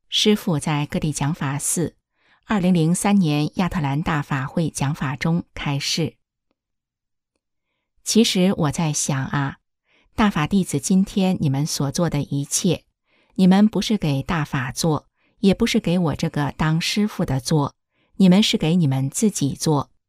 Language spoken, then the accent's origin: Chinese; China; 我来自中国，知道中共的邪恶，我是练法轮功的，